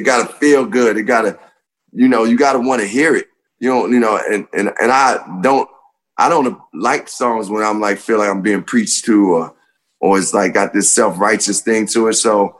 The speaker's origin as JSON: {"language": "English", "town": "Chicago", "region": "Illinois", "country": "United States", "said": "I'm not only choosing Michael because I'm from Chicago"}